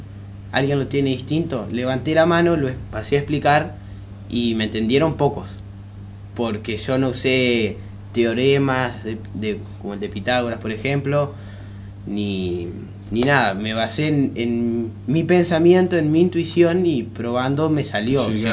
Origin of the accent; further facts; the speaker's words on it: Caseros, Buenos Aires Province, Argentina; Yo soy, muchos me dicen que soy de acá, pero culturalmente soy de Caseros.